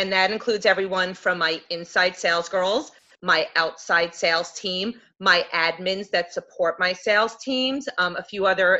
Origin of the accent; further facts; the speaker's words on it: New York, United States; accent: New York; I'll always hold on to my New York accent.